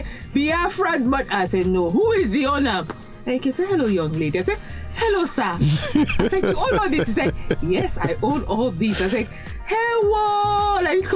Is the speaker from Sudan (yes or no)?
yes; Khartoum, Sudan; I grew up in Khartoum, Sudan.